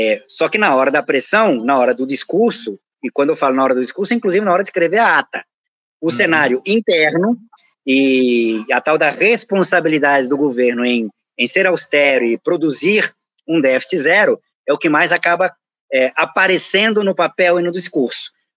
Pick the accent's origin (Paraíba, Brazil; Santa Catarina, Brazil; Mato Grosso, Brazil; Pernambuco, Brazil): Paraíba, Brazil; Eu passei minha adolescência na Paraíba